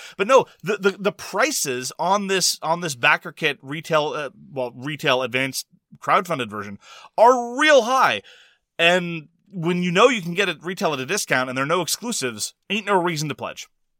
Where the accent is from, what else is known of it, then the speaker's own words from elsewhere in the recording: Canada; Honestly, as a Canadian consumer, I don't think there's any reason for a Canadian to pledge for this.